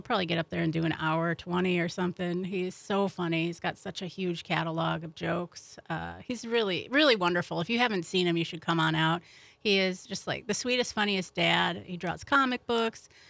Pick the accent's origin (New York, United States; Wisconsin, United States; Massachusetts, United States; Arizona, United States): Wisconsin, United States; Green Bay; also born or lived in Chicago; I grew up in Green Bay and then lived there until 2008. 2008 to 2018, I lived in Chicago, and then I came back in 2018.